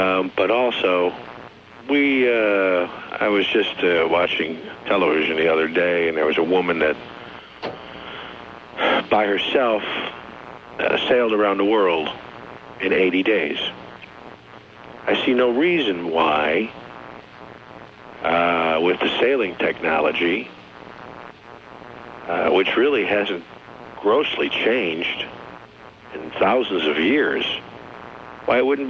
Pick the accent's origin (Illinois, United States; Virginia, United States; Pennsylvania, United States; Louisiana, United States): Illinois, United States; Okay, the first joke is I'm originally from Illinois, and there's a city in Illinois outside of Chicago called Mount Prospect, where there's no mount.